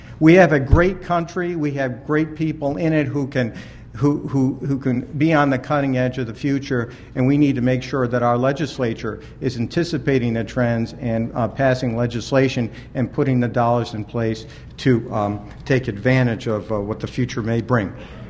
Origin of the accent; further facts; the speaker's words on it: Syracuse, New York, United States; Sue talked a little bit about me growing up in Syracuse, New York, going to the public schools. I was the first of five kids